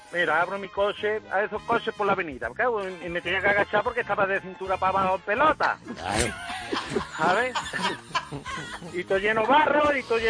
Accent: Lora del Río, Andalusia, Spain; Tengo que poner de antemano que Lora de Río, vamos, soy de Lora de Río, bueno, del priorato.

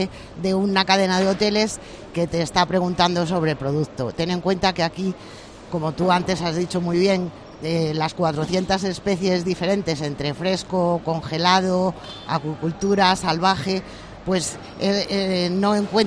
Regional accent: Community of Madrid, Spain; aparte que soy madrileña

